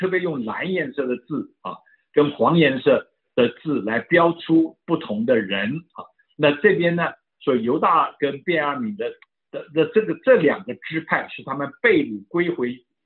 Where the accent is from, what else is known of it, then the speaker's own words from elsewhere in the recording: China; 跟我们中国人的春节一样啊